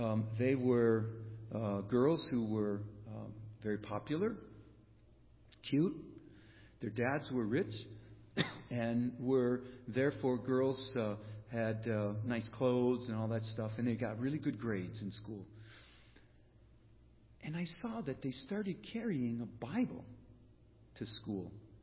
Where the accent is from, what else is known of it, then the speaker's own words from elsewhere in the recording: Minnesota, United States; I was raised in Minnesota, not in a Christian home. Didn't go to church.